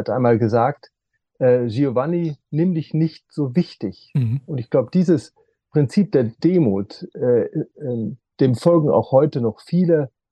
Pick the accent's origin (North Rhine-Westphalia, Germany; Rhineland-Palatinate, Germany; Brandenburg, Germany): North Rhine-Westphalia, Germany; Ich bin Westfale.